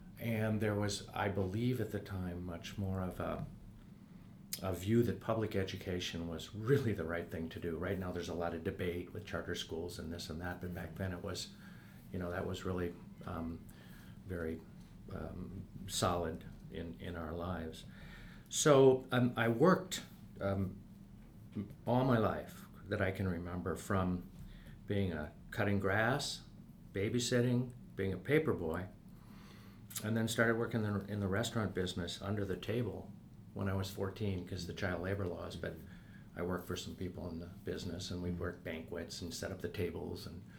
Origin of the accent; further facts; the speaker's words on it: Wisconsin, United States; also born or lived in Sturgeon Bay / Sheboygan / Green Bay; Well, I guess I should say I grew up in Wisconsin, and I moved around. I lived in Sturgeon Bay, a small town, for 8 years. Sheboygan, Wisconsin, a small town, a little larger than Sturgeon Bay, for 8 years, and then Green Bay for 2 years.